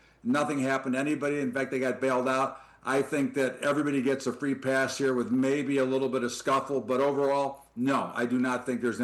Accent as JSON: {"language": "English", "town": "Chicago", "region": "Illinois", "country": "United States", "said": "And I'm also from Chicago, Scott."}